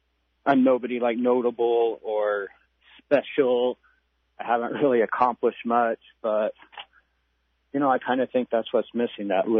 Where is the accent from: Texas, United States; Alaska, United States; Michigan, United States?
Alaska, United States; I'm 35 years old, born and raised in Alaska. My dad was a trooper and my mom was a nurse, so we moved all around the state growing up. I lived up on the slope and Anchorage, Fairbanks